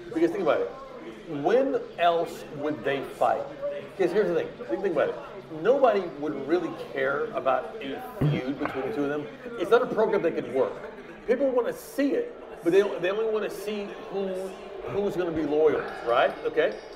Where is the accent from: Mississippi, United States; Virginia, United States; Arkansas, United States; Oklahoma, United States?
Arkansas, United States; So I grew up in Arkansas.